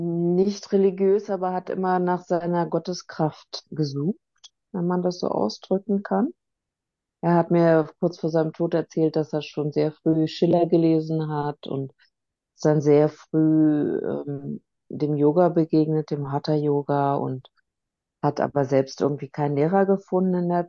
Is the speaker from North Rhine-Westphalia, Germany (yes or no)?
no; Berlin, Germany; ich bin in der Baumschule in West-Berlin groß geworden